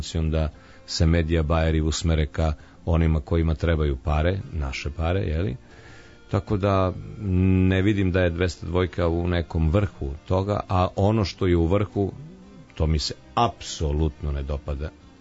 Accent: Leskovac, Southern and Eastern Serbia, Serbia; now in Belgrade, Serbia; kad sam došao iz Leskovca u Beograd, ja sam ušao bukvalno u raj.

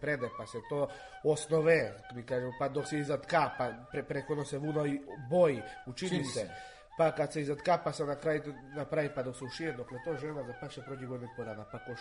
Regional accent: Svrljig, Zaječar District, Serbia; iz Svrljig sam, rodom iz Svrljig, starinom po oce i Šljivovik, po majku iz Radmirovac. 2000. sam godište

